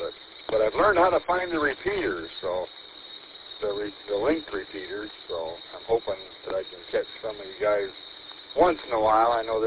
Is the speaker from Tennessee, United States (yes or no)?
no; Three Rivers, Michigan, United States; also born or lived in Gaylord / Detroit; now in Lincoln Park, United States; But I grew up over in Three Rivers, south of Kalamazoo there. I spent most of my, a lot of my life over there. Then I lived up in Gaylord for 3 years, and then I moved to Detroit about 11, 12 years ago.